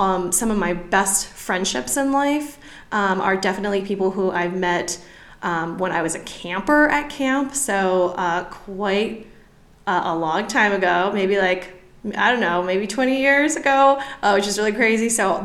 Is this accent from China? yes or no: no; Florida, United States; Yeah, so I'm from Florida originally, and I went to a YMCA residential camp in Florida.